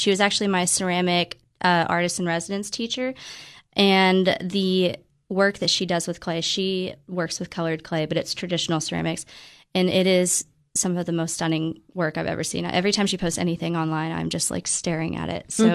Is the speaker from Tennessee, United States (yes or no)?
yes; Cookeville, Tennessee, United States; born there; Yeah. So I was born in Cookeville. I went to Tech and did the art program.